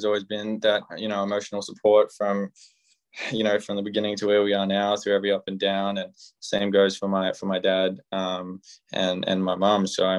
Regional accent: Melbourne, Victoria, Australia; the house that I grew up in here in Melbourne, Australia

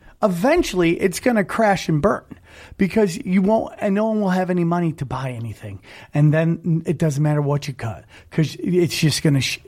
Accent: Cortland, New York, United States; Like my hometown, 607 Cortland, New York, is struggling to keep anybody there because there's no industry.

